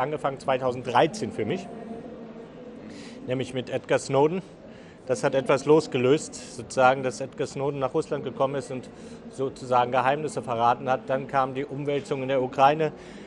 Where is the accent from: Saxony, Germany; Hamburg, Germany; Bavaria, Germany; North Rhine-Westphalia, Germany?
Saxony, Germany; Dresden; Dresden ist meine Heimat.